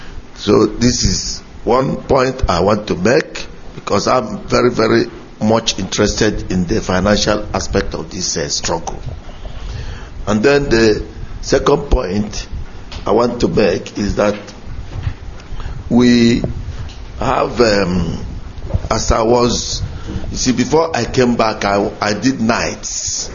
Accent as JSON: {"language": "English", "town": "Oguta", "region": "Imo", "country": "Nigeria", "lives_now": "London, United Kingdom", "said": "I come from Oguta, in Oguta local government area of Biafra land. And I reside in the United Kingdom, precisely London, where my family lives."}